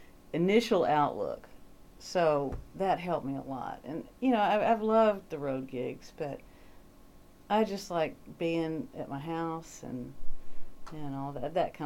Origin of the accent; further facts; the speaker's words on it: Montgomery, Alabama, United States; now in Nashville, United States; I'm from Montgomery, Alabama. I grew up there. I went to University of Alabama when I, you know, right after high school